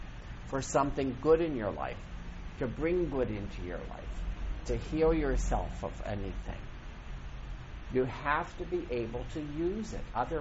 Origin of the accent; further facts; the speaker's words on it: Duncannon, Pennsylvania, United States; I grew up in Pennsylvania. I spent 18 years of my life in a small town called Duncannon, Pennsylvania, outside of Harrisburg, in a county called Perry County.